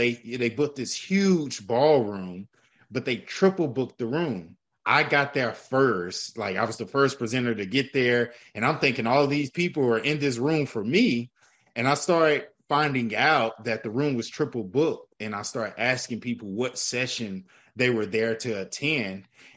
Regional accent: Houston, Texas, United States; And so a little bit about me, born and raised in Houston, Texas.

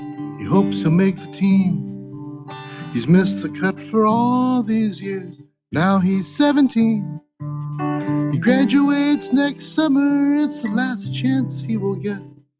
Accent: Los Angeles, California, United States; I grew up in East LA, so I tell everybody, yeah, it's somewhere between, you know, enchiladas and barbecue with a little spiritual sauce on the side.

